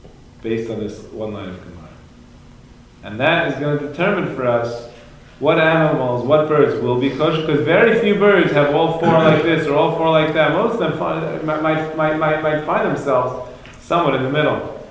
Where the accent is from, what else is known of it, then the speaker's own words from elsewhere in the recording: New York City, New York, United States; I grew up in Flatbush, we had gray squirrels.